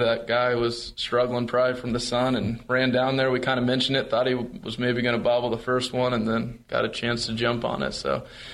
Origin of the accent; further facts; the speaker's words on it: Columbus, Ohio, United States; growing up in Columbus, Ohio, obviously watching Ohio State, my parents went there